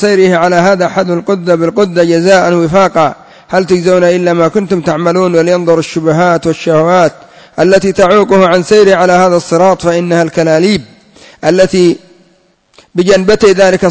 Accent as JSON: {"language": "Arabic", "country": "Yemen", "said": "تسمى عندنا في اليمن الكلبان"}